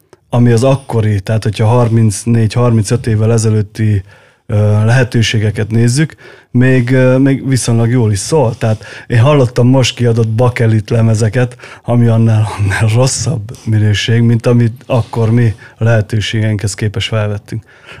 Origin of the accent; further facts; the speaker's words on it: Miskolc, Borsod-Abaúj-Zemplén, Hungary; mi borsörök miskolciak vagyunk